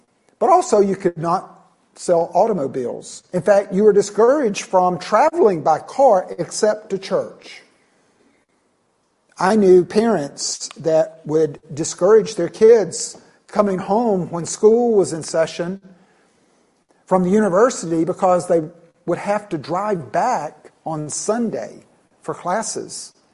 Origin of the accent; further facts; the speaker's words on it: Greenville, South Carolina, United States; I grew up in Greenville, have family there still and a home there, which is known as the belt buckle of the Bible Belt.